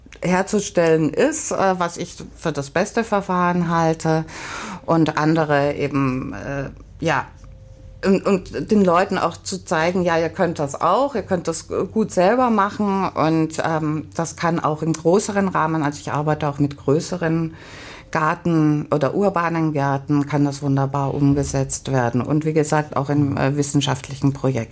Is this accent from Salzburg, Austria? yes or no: no; Vienna, Austria; moved away as an adult; now in Berlin, Germany; ich bin gebürtige Wienerin und habe an der Universität für Bodenkultur studiert